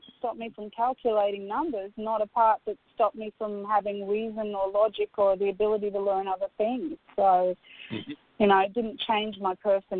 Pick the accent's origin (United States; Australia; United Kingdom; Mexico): United Kingdom; Scotland; and I'm a Scot, so, you know, I'm speaking this from an ancestral voice as well.